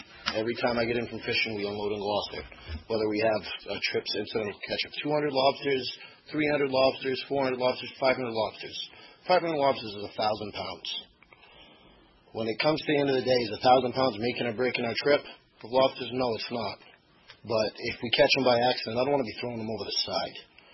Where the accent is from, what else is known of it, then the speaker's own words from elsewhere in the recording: Wolston, Maine, United States; from Wolston, Maine.